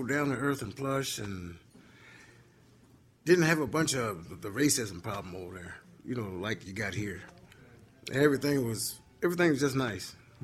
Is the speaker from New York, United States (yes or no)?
no; Indianapolis, Indiana, United States; if I tell them I'm from Indianapolis, first thing that people want to know, did you go to Attucks?